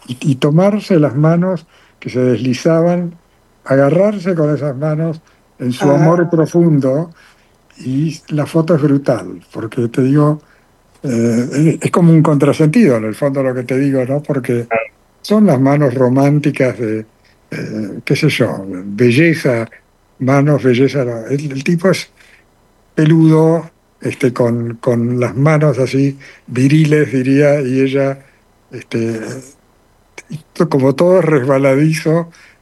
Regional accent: Argentina; te digo, como argentino, es una pintura que yo la encuadro dentro de lo espacial

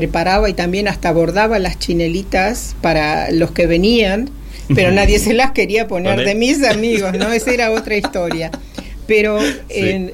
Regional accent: Argentina; born there; sangre checa tengo, nací en Argentina

